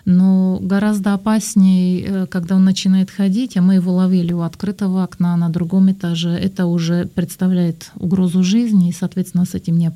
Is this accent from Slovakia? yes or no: yes; Slovakia; first language Slovak; Russian is a second language; я иностранка, и мой родной язык словацкий